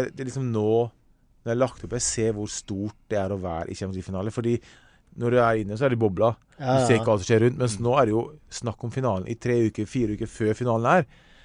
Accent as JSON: {"language": "Norwegian", "town": "Ålesund", "region": "Møre og Romsdal", "country": "Norway", "said": "Jeg kommer fra Hestad i Ålesund. Altså, pitti liten."}